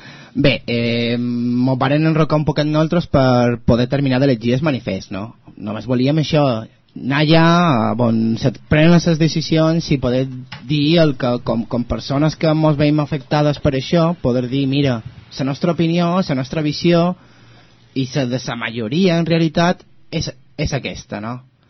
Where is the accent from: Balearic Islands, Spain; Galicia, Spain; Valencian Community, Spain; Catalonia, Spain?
Galicia, Spain; Catalan is a second language; sóc gallec i el català m'agosta un poquet encara.